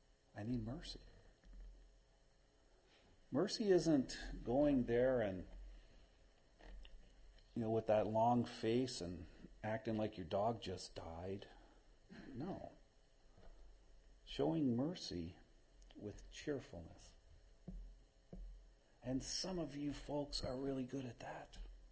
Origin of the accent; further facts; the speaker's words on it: Midwest, United States; moved away; I'm from the Midwest, man. If we smile, that's kind of extravagant, you see. Moved out to New Jersey and people started hugging me.